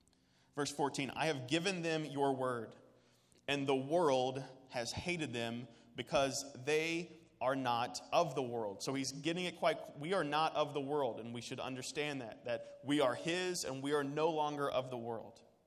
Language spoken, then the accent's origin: English; Louisville, Kentucky, United States; I am from Louisville, Kentucky. My illustrations revolve around horse racing. It's what we do.